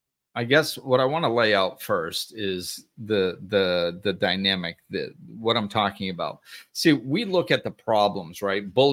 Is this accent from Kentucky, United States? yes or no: no; Massachusetts, United States; We grew up back in Massachusetts and hung out and had a blast doing all kinds of crazy stuff.